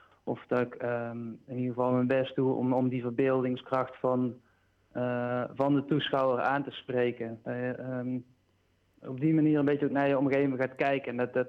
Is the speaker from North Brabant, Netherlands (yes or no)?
yes; Budel-Dorplein, North Brabant, Netherlands; now in Eindhoven, Netherlands; ik ben eigenlijk van Budel-Dorpplein. Ik woon ondertussen in Eindhoven.